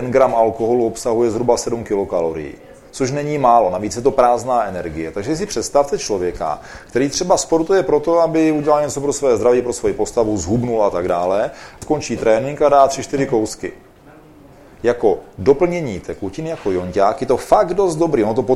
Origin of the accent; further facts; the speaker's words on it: South Moravian Region, Czechia; born there; protože jsem se narodil na Jižní Moravě ve vinařské rodině, takže jsem původně vinář